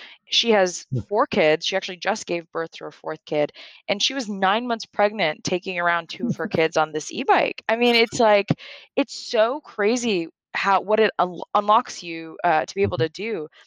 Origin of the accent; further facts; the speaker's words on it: Houston, Texas, United States; now in Tempe, United States; I mean, so personally, you know, I was born and raised in Houston, and I grew up with the very anti-cul-de-sac ethos.